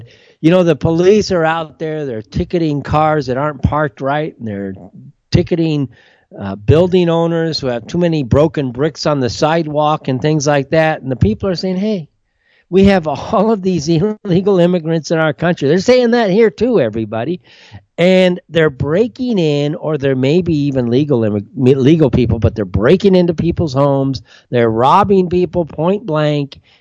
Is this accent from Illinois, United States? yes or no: no; California, United States; I'm Californian. I loved California as a place to live.